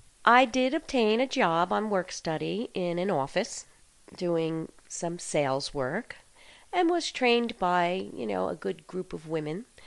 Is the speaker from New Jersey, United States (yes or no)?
yes; Elizabeth, New Jersey, United States; I grew up in Elizabeth